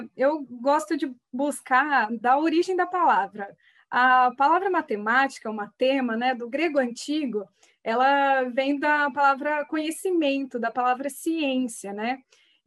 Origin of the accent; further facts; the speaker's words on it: Bauru, São Paulo, Brazil; eu tenho 28 anos, eu sou natural daqui de Bauru mesmo